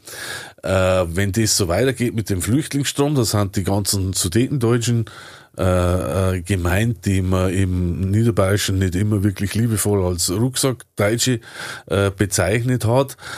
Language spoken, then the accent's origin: German; Hengersberg, Bavaria, Germany; ich komme aus dem Bayerischen Wald, und dann war jemand da, der mich kennt hat aus meinem Heimatort, aus Hengersberg